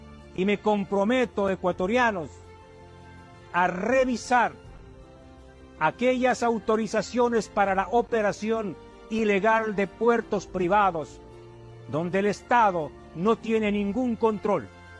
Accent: Colombia; Y el 98% de la industrialización de la cocaína no se produce aquí en este país, en Colombia.

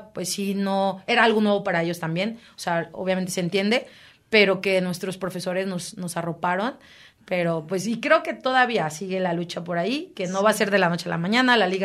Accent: Cancún, Quintana Roo, Mexico; now in Guadalajara, Mexico; porque en Cancún pues no se vivía tanto. Era, pues es, bueno, yo lo digo así, es mi rancho, es mi pueblo, pero salgo de allá y aquí en Jalisco es impresionante cómo se vive el fútbol

